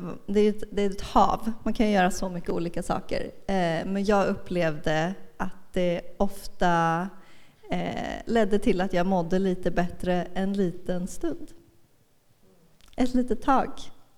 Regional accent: Broakulla, Kalmar County, Sweden; also born or lived in Berlin, Germany; Jag är född och till hälften uppvuxen i Berlin med tyska föräldrar. Och flyttade som barn till Broakulla. Så det var en ganska stor transition från Berlin till Broakulla.

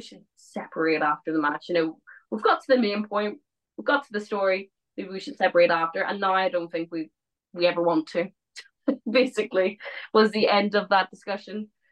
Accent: Ireland; moved away as an adult; now in United Kingdom; I'm Irish through and through.

